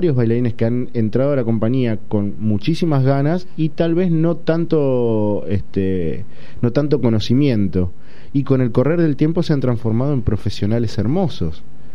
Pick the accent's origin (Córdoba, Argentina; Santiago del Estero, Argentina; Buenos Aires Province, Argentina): Buenos Aires Province, Argentina; Coronel Granada; después de 12 años que no bailaba en mi pueblo, Coronel Granada, pudimos ir con este espectáculo